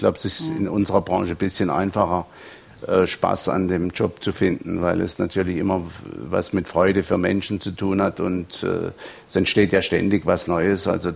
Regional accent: Baden-Württemberg, Germany; ich komme ja aus der Rheinebene, da sind die Berge bescheiden. Der Kaiserstuhl ist die höchste Erhebung

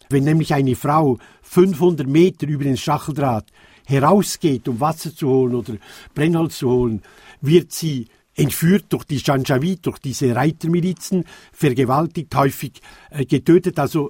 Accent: Switzerland; Aber ich rede als Schweizer und bin da ziemlich stolz.

